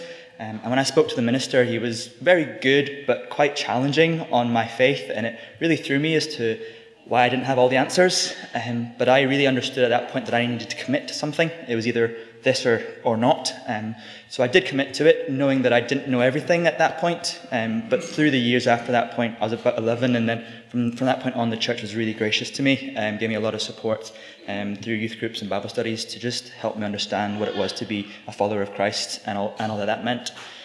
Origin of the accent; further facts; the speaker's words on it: Istanbul, Turkey; moved away as an adult; now in United Kingdom; I was born in Istanbul, Turkey, to missionary parents. So my dad's from Scotland and my mum's from Singapore. So I grew up in Istanbul till I was 18 and went to uni.